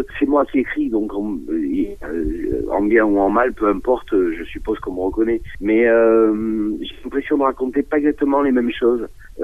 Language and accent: French; Barbaste, Nouvelle-Aquitaine, France; also born or lived in Aix-en-Provence / Paris; Je suis né à Aix-en-Provence, et j'ai tout de suite, vers l'âge de 6 ans, vécu dans le sud-ouest, près de Barbaste, dans le Lot-et-Garonne, voilà.